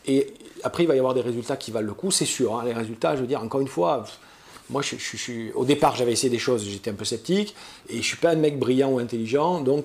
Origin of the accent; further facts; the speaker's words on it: Southern France, France; je te connais pas, t'es un mec du Nord, donc j'ai rien pour t'aimer parce que moi, je suis du Sud.